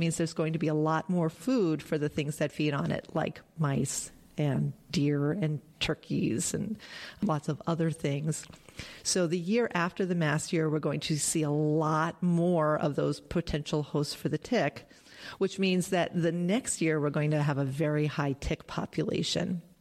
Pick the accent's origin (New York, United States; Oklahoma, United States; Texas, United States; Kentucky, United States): New York, United States; Long Island; So, yes, that was actually growing up on Long Island when I was a kid. It was all American dog ticks.